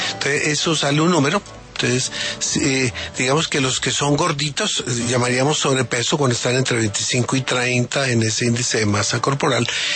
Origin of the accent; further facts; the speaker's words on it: Colombia; como colombiano, como profesional de la salud